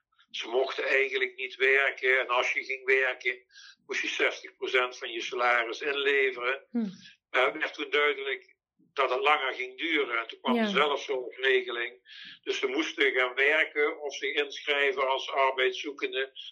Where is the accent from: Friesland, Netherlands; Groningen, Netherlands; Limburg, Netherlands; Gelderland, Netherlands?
Limburg, Netherlands; Tegelen; born there; now in Venray, Netherlands; Ik ben 69 jaar. Ik ben geboren in Tegelen en ik woon sinds ik getrouwd ben in Venray.